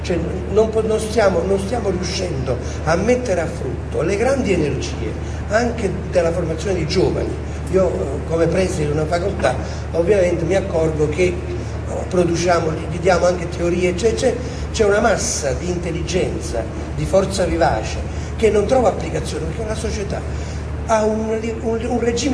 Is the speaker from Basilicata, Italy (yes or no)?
yes; Basilicata, Italy; io sono della Basilicata